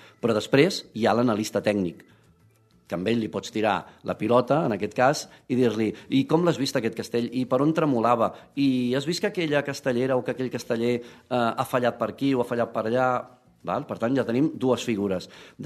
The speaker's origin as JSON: {"language": "Catalan", "town": "Sant Quintí de Mediona", "region": "Catalonia", "country": "Spain", "tie": "born or raised there", "said": "La primera ràdio on vaig treballar era la del meu poble, Sant Quintí de Mediona, un poblet que en aquell moment tenia 1.500 habitants"}